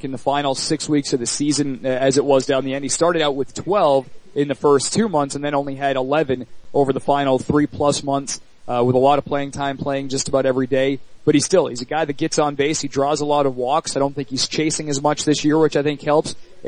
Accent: New England, United States; Maybe it was growing up in New England, seeing a guy like Trot Nixon

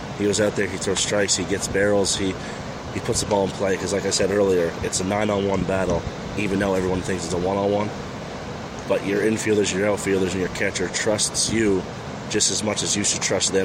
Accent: Canada; Growing up watching these guys, like going to Toronto, going to games

